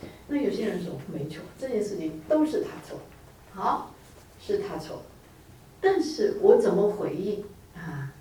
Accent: China; 什么叫哀恸？我们中国人哈、啊， 我们特别难啊

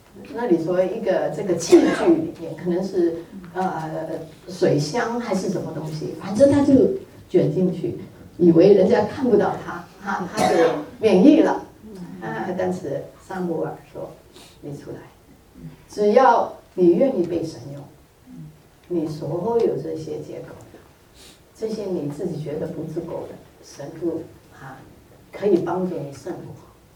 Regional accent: China; 就好像我们中国人，你叫中国基督徒向日本人传福音啊，老一代的不要。

